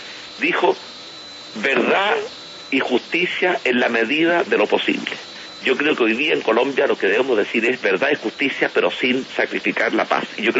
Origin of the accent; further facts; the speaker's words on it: Chile; Cuando terminó el gobierno militar, en que se cometieron graves atropellos a los derechos humanos en mi país, Chile tuvo que tomar una opción